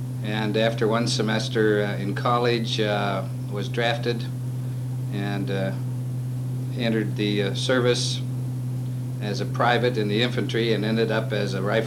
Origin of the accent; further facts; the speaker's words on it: Beaver, Pennsylvania, United States; born there; Milo, I was born in Beaver, Pennsylvania, which is about 30 miles north of Pittsburgh in western Pennsylvania.